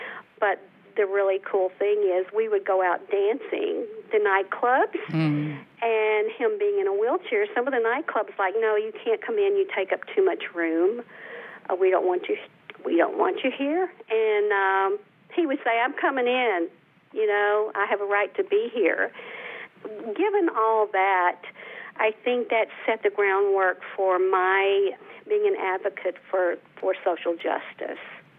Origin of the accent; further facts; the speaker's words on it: Montgomery, Alabama, United States; I was raised in Montgomery, Alabama.